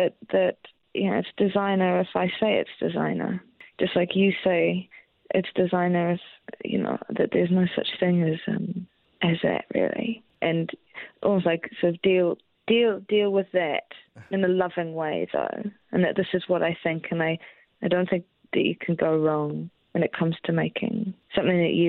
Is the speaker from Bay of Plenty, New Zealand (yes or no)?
no; Christchurch, Canterbury, New Zealand; Well, I'm from Christchurch.